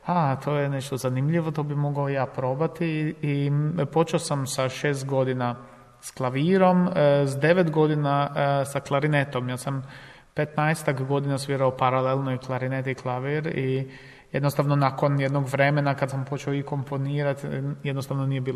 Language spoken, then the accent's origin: Serbian; Zagreb, City of Zagreb, Croatia; born there; Ja sam rođen u Zagrebu i moji roditelji su muzičari